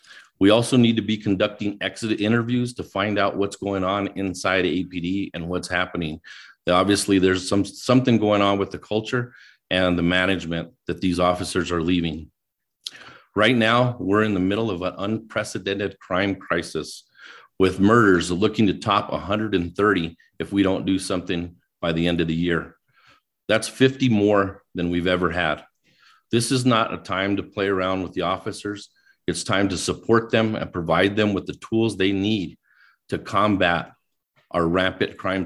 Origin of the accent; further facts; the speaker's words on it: Albuquerque, New Mexico, United States; I'm running for City Council District 1. I was born and raised in District 1, and I attended all the schools in District 1, West Mesa, Lavaland, John Adams, and I'm a 26-year veteran of the Albuquerque Police Department